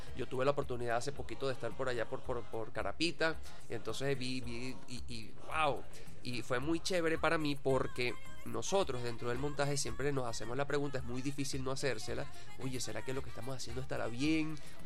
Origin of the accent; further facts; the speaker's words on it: Venezuela; Eso forma parte de nuestra idiosincrasia como venezolanos. Nosotros somos una fusión del blanco, del negro y del indio.